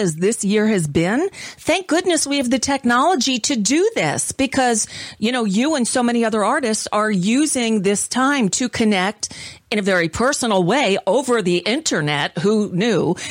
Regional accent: United States; I'm American and I do it too.

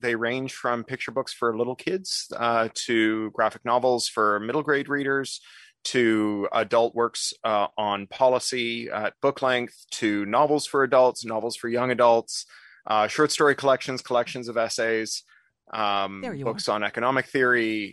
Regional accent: Toronto, Ontario, Canada; also born or lived in London; now in Los Angeles, United States; I'm a dual Canadian British national, and I moved to Los Angeles from London, and I was born and raised in Toronto.

